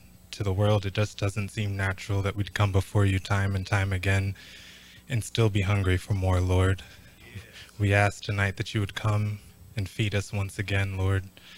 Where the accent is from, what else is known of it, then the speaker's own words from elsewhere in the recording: Kenya; I'm from Kenya